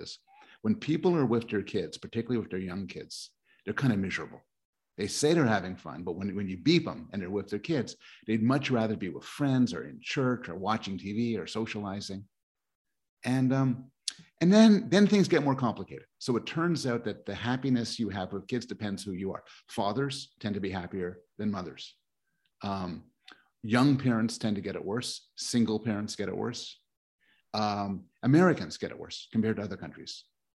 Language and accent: English; Montreal, Quebec, Canada; born there; moved away; I was born in Montreal.